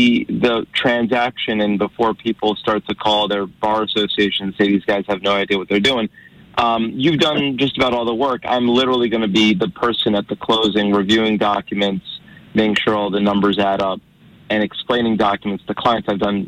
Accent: New York, United States; I remember, Dan, so we're both from Long Island, right?

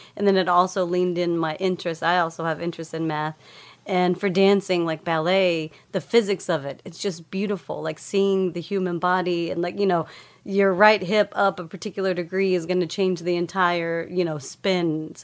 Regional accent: Lubbock, Texas, United States; So I grew up in Lubbock, Texas. Shy, introverted kid also

